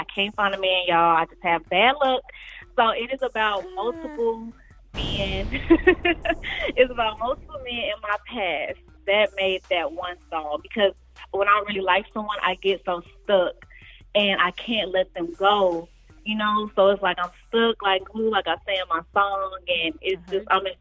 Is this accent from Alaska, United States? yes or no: no; Belleville, Illinois, United States; Yes, I was born and raised in Belleville, Illinois.